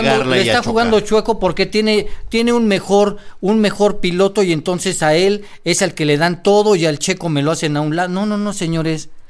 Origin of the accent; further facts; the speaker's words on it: Mexico; es nuestro piloto, soy mexicano, él es mexicano.